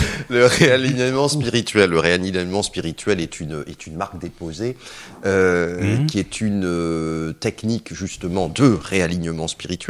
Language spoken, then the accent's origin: French; French West Indies, France; Nous sommes des Antilles, nous sommes le produit de la culture française aussi, un peu outre-mer, Guadeloupe, Martinique.